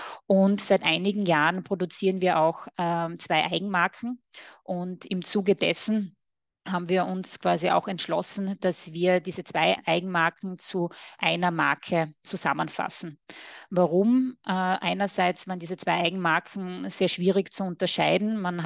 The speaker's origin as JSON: {"language": "German", "region": "Styria", "country": "Austria", "said": "mit Sitz in der schönen Oststeiermark in Österreich. Man hört es natürlich auch etwas an meinem Akzent."}